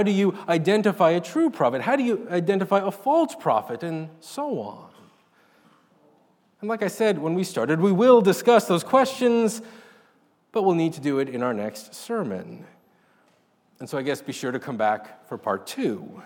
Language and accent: English; New York, United States; Now, as many of you know, I grew up in New York, where, unlike here, you can see the sun during the school year.